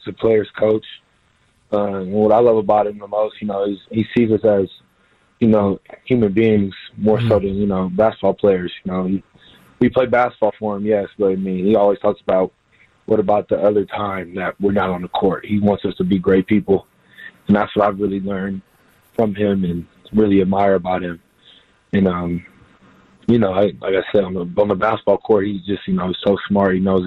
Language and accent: English; Houston, Texas, United States; now in San Diego, United States